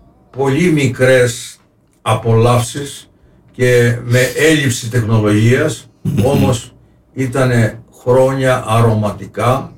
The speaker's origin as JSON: {"language": "Greek", "town": "Tylissos", "region": "Crete", "country": "Greece", "tie": "born there", "said": "Εγώ προσωπικά είχα την τύχη, γεννήθηκα στην Τήλισσο"}